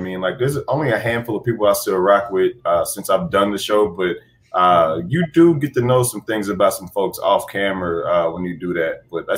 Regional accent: Arkansas, United States; I'm like, I'm from Arkansas originally. So that stuff slides off of me.

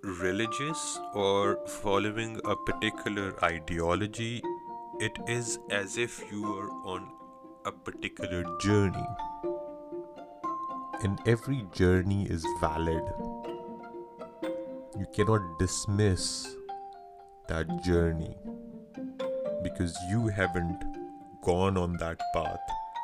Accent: Lahore, Punjab, Pakistan; moved away as an adult; also born or lived in London, United Kingdom; I'm from Pakistan and I'm in London, right? The first year in London

